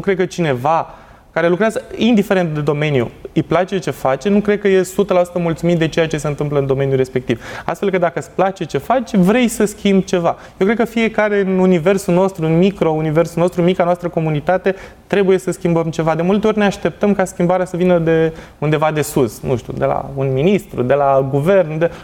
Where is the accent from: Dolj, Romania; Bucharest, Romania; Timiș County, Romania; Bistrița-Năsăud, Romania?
Dolj, Romania; Craiova; eu sunt craiovean și la momentul respectiv ideea de, mă rog, activități extrașcolare nu erau foarte multe